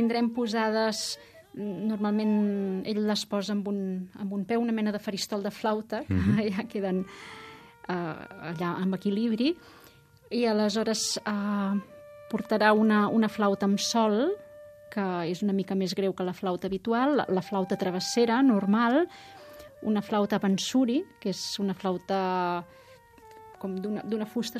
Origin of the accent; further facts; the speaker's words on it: Catalonia, Spain; a mi personalment més m'agraden i del que com a catalans hem d'estar més orgullosos